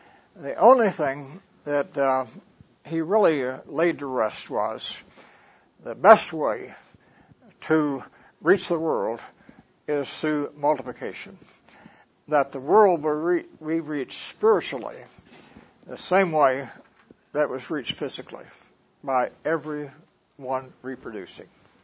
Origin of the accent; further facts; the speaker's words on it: Midwest, United States; I grew up in the Midwest, and my grandfather used to raise mules.